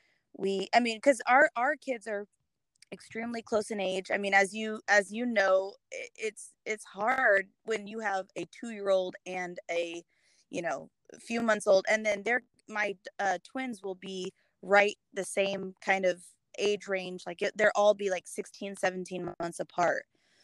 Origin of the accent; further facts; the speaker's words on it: Alaska, United States; We like I said, I grew up in Alaska. So, I pretty much grew up outside. I was very much a tomboy.